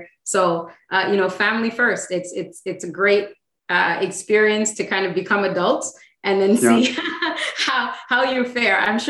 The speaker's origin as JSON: {"language": "English", "town": "Montreal", "region": "Quebec", "country": "Canada", "tie": "born or raised there", "said": "Well, I grew up in Montreal with a brother and a sister. So I'm the middle kid of three."}